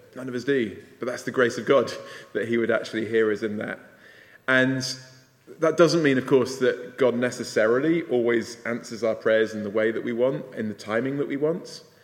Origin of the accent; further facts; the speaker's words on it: Leicester, East Midlands, United Kingdom; growing up in Leicester in a very ethnically diverse city with a school where people from all sorts of different religious backgrounds